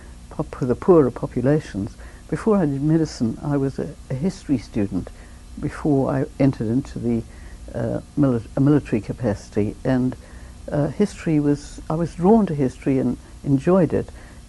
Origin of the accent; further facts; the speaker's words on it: South Africa; Well, I have to start with my youth growing up in South Africa.